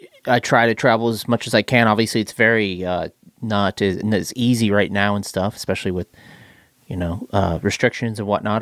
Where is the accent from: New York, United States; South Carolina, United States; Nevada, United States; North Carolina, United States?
North Carolina, United States; Elizabeth City; born there; Yeah, Elizabeth City.